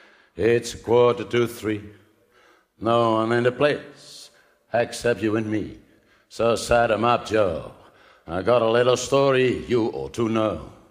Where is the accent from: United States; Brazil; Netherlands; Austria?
Netherlands; The Hague, South Holland; English is a second language; I was born and bred in The Hague, the seat of the government.